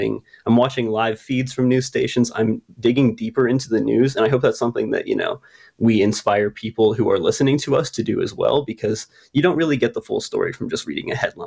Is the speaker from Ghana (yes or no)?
no; Dubois, Pennsylvania, United States; I'm originally from Dubois, Pennsylvania, just like about 2 hours northeast of here. It's a bit smaller of a town than Pittsburgh